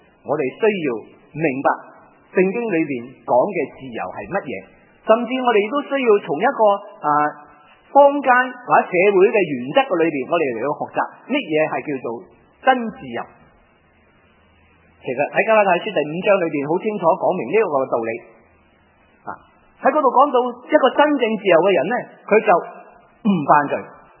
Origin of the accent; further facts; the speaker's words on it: China; 我哋中国人啊